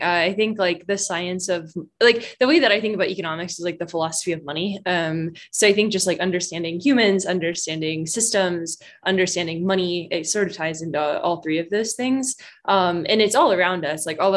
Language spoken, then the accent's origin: English; Kentucky, United States; So I'm actually from Kentucky.